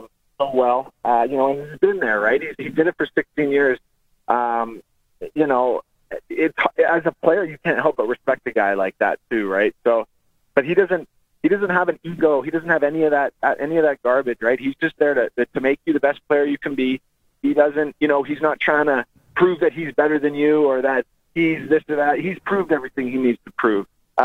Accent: Calgary, Alberta, Canada; You know, I grew up in Calgary.

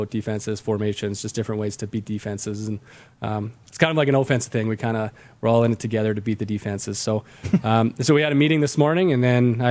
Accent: Calgary, Alberta, Canada; I'm from Calgary. I go home there.

